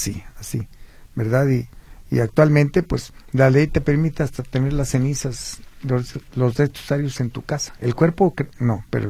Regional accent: Guadalajara, Jalisco, Mexico; yo como, como mexicano, como tapatío, yo celebro y respeto todo lo que hagan

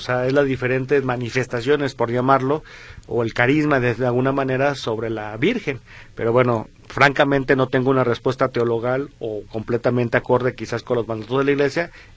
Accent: Zapotlán el Grande, Jalisco, Mexico; yo soy de Zapotlán el Grande. Un pueblo que de tan grande no lo hicieron Ciudad Guzmán hace 100 años, pero que nosotros seguimos siendo tan pueblo que todavía le decimos Zapotlán.

